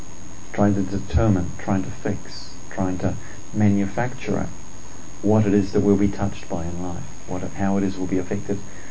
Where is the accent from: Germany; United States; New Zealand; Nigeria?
New Zealand; now in England; certainly in New Zealand where I grew up and in England where I live